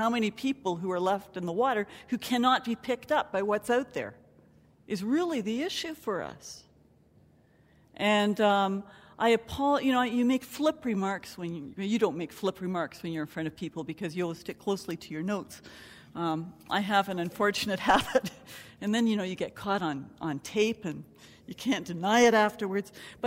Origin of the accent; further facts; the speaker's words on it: Canada; born there; And of course, I was born in Canada and speak hardly any Dutch.